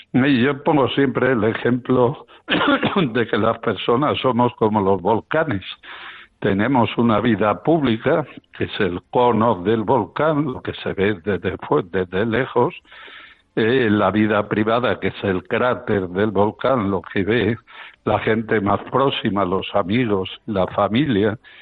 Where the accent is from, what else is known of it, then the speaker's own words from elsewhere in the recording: León, Castile and León, Spain; En mi tierra origen, en León, yo he conocido hasta los 80 pueblos sin luz.